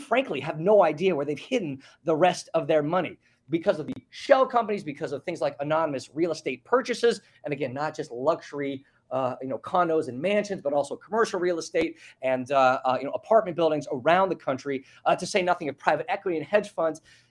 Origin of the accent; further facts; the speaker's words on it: United States; I'm talking about, certainly as an American, for largely American audiences